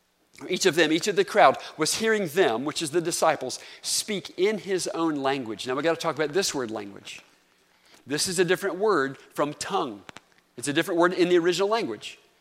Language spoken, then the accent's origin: English; North Carolina, United States; also born or lived in Texas; Now remember, I'm from North Carolina, but I'd been in Texas for a while by this point.